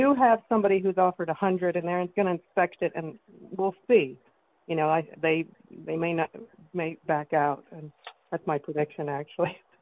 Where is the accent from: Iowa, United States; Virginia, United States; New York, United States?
Virginia, United States; Yeah, I'm a refugee. I say I'm a refugee from Northern Virginia.